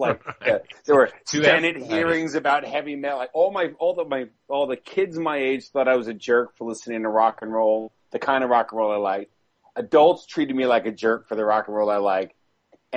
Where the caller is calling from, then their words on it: Rome, Lazio, Italy; Yes, I am calling you from Rome at the moment.